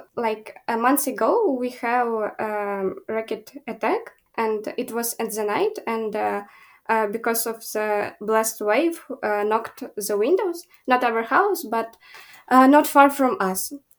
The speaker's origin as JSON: {"language": "English", "town": "Lviv", "region": "Lviv Oblast", "country": "Ukraine", "said": "I'm 16 years old. I'm from Lviv, Ukraine. It's a city in the west of Ukraine."}